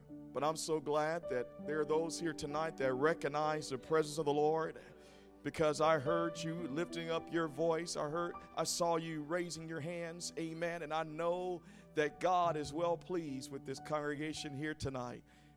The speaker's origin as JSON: {"language": "English", "region": "East Coast", "country": "United States", "accent": "East Coast", "said": "I just heard a little bit of my East Coast accent coming out. I was saying sure, whatever, so much that it just followed me down to the Midwest."}